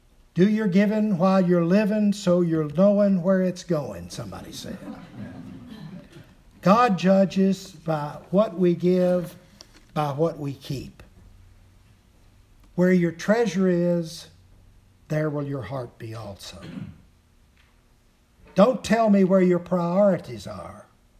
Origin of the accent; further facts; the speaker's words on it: Lexington, Kentucky, United States; In 1997, we happened to meet in my hometown of Lexington, Kentucky.